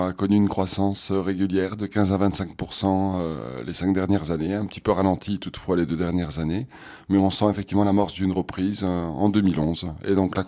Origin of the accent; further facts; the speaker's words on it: Toulouse, Occitanie, France; born there; Je suis né à Toulouse, donc j'ai une affection particulière pour le Grand Sud-Ouest en général, où il fait bon vivre, où il y a beaucoup de convivialité.